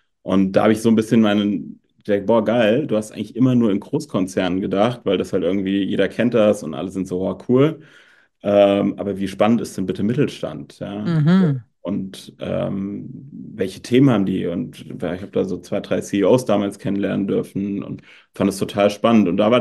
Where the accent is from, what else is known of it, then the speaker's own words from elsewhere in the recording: Frankfurt, Hesse, Germany; ich bin in Frankfurt groß geworden